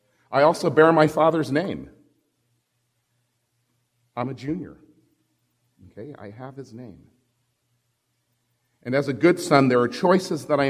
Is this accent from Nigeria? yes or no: no; Liberia; born there; I was born in Liberia of American parents, so I was entitled to U.S. citizenship.